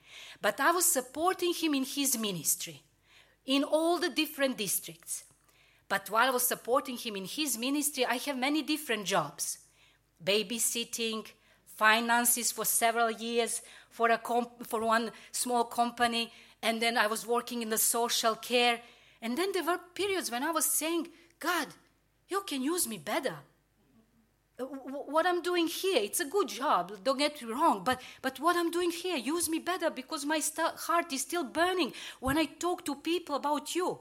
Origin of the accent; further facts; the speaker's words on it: Serbia; now in United Kingdom; I could now sit and ask and think why this call came after 21 years since we came from Serbia to UK.